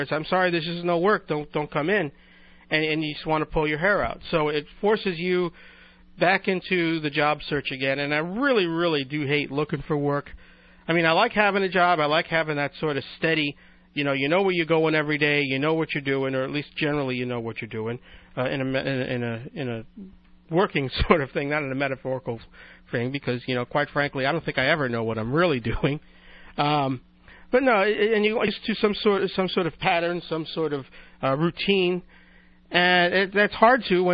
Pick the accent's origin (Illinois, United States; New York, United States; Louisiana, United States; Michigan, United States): New York, United States; New York City; Because, you know, I grew up in New York City, and I used to go down to Coney Island and then to the beaches down there